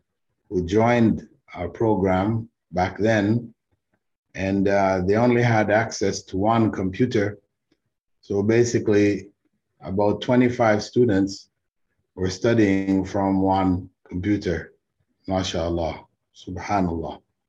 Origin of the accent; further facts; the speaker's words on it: Jamaica; born there; Not too far from where I was born in Jamaica.